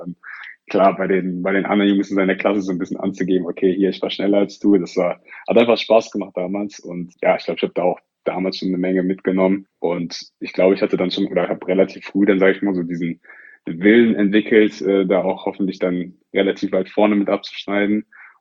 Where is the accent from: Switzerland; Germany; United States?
Germany; Oberhausen, North Rhine-Westphalia; auf der anderen Seite gab es so einen sogenannten Schulwaldlauf bei uns in Oberhausen.